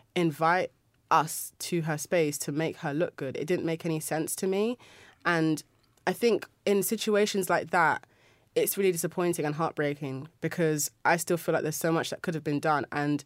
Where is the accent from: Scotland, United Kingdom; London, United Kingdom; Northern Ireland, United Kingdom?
London, United Kingdom; Peckham; in my hometown of Peckham.